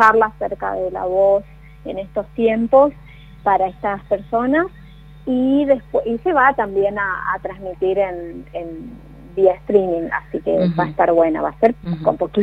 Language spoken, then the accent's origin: Spanish; Corrientes, Argentina; porque también me fui de Corrientes, y bueno, cuando volví otra vez hemos retomado contacto y sí.